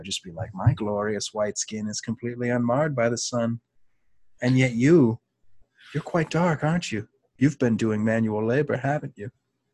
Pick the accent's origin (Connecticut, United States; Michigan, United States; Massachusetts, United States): Massachusetts, United States; Boston; Being from Boston, like most Bostonians, I'm of Irish descent.